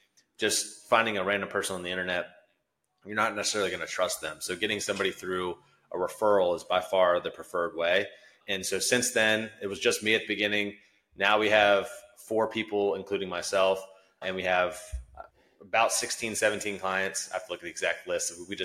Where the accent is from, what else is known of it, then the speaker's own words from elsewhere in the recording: Maryland, United States; And like I said in the beginning, I'm from Maryland, so it's like a 2-hour flight.